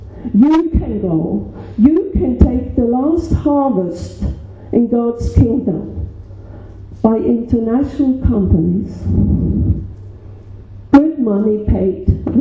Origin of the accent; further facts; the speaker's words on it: Norway; excuse me for being a European. I'm from Norway.